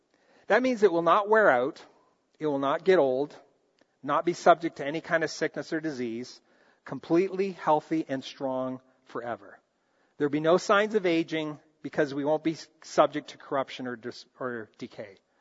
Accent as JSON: {"language": "English", "country": "Brazil", "tie": "born or raised there", "said": "Now, many of you know I grew up in Brazil"}